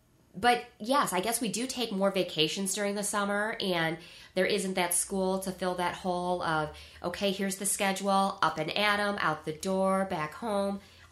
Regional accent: Michigan, United States; Because you probably went a half day like I did growing up in Michigan.

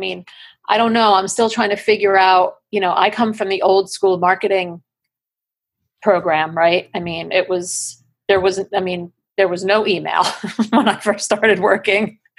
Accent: Northeast, United States; I come from the Northeast, so it's a little different down here in Southwest Florida, but I'm adjusting, I'm figuring it out.

